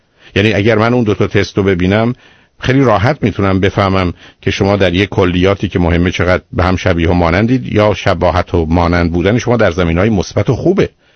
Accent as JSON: {"language": "Persian", "country": "Iran", "said": "چون ایرانی هستیم وقتی انگلیسی حرف میزنیم لهجه داریم"}